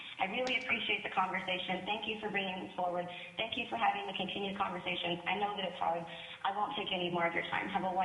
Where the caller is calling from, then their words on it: Homer, Alaska, United States; I'm calling in from Homer, Alaska.